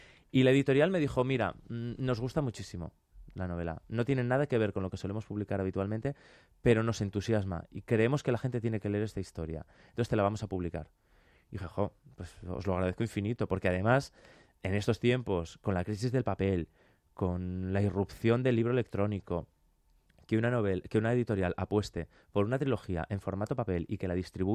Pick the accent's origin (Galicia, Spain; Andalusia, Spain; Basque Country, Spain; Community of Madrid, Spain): Basque Country, Spain; Bilbao; que opera en Bilbao, que es la ciudad de la que yo soy nativo